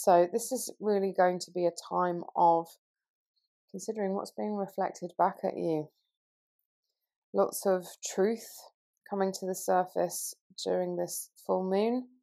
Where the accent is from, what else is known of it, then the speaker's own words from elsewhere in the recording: London, United Kingdom; now in Peru; I live and work in Peru most of the time in the jungle with plant medicines, and even though I'm originally from London in the UK, and I dip in and out of the jungle